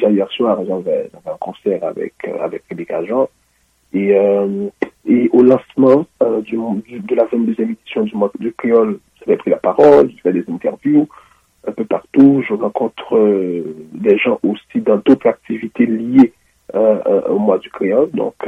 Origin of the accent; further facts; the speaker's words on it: Haiti; en tant qu'haïtien, ou en tant que n'importe quel peuple qui vienne de notre pays pour arriver dans un autre pays